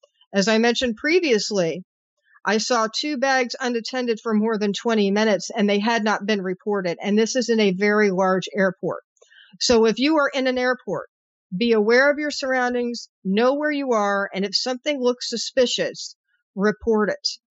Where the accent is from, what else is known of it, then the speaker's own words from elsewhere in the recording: Indiana, United States; but also my home state of Indiana and throughout the Midwest